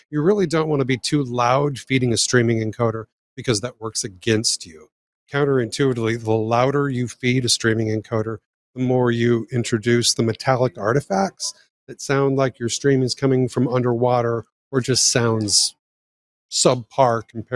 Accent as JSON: {"language": "English", "town": "Omaha", "region": "Nebraska", "country": "United States", "tie": "born or raised there", "said": "I grew up in Omaha as a pirate radio broadcaster when I was like 12 or 13 years old."}